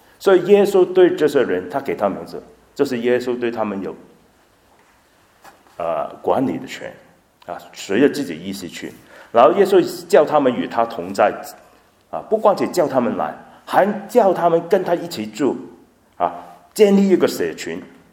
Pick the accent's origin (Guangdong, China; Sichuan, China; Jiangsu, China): Guangdong, China; 然后我们广东人啊，就有一些我们的很美好的历史